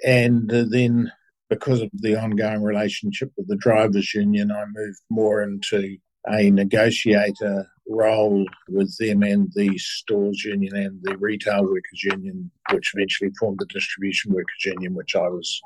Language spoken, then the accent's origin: English; Upper Hutt, Wellington, New Zealand; I was brought up in Upper Hutt.